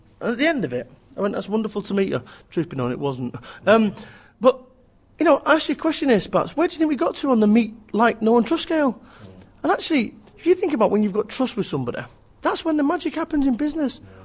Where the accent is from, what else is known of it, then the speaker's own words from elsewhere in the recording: Manchester, North West England, United Kingdom; because I'm 16 stone 8 and I'm from Manchester and I've got a shaved head